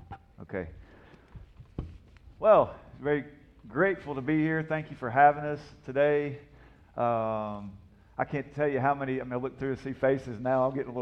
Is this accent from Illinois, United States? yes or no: no; Huntsville, Alabama, United States; You know, I was raised here in Huntsville, Alabama, and I had a great family.